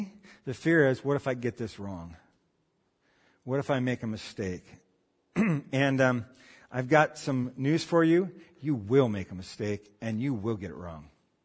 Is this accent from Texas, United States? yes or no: no; Arkansas, United States; When I grew up in Arkansas